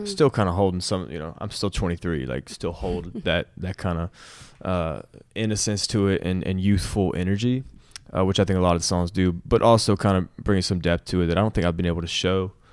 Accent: Nashville, Tennessee, United States; we played in Nashville, which is my hometown.

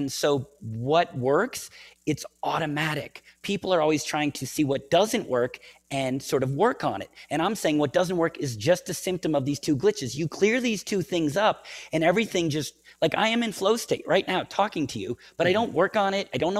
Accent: United States; So to all the people, yes, I'm American. Yes, I've got that, like, arrogant, you know, rock and roll thing.

